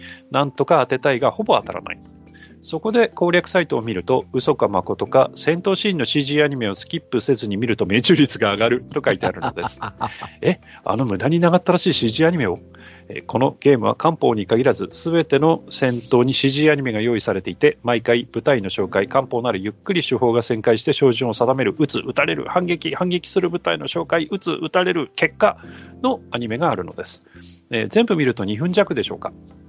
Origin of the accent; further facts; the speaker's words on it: Aichi, Japan; 地元三河で徳川家康を選んで始めると